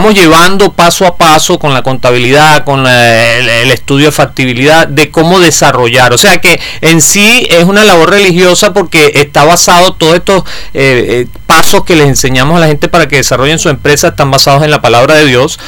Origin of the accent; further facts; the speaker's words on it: Venezuela; yo como venezolano le puedo decir